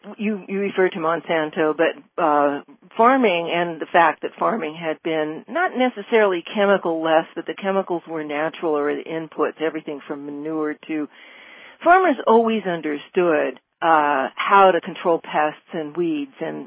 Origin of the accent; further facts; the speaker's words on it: California, United States; I've lived in California in various places all my life. I grew up in the Bay Area in more of an urban environment. But when I was little, I moved to the country